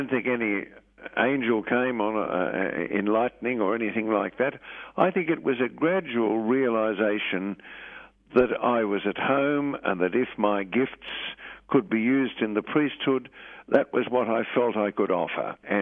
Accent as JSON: {"language": "English", "town": "Hawthorne", "region": "Victoria", "country": "Australia", "tie": "born or raised there", "said": "I grew up in Hawthorne and went to St. John's Maris Brothers College and then on to Xavier College in Kew."}